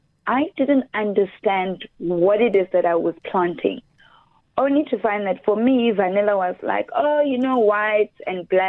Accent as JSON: {"language": "English", "town": "Soweto", "region": "Gauteng", "country": "South Africa", "tie": "born there", "said": "I was born in Soweto. I'm a Rockville girl. We moved out when I was about 4 years old."}